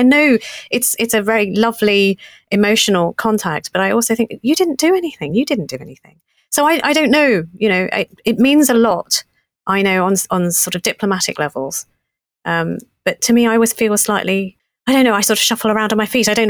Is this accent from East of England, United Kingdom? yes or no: yes; East of England, United Kingdom; Well, born in Britain, not as a passport holder, Essex girl.